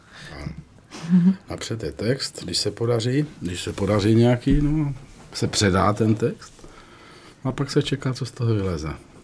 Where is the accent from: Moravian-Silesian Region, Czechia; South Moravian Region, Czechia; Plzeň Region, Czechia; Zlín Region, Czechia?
Zlín Region, Czechia; Vlčnov; já jsem z Vlčnova teda, pocházím z Vlčnova.